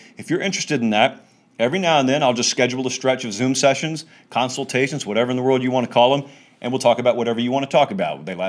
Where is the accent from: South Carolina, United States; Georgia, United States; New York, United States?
Georgia, United States; I grew up in Harris County, Georgia. Barns all over the place.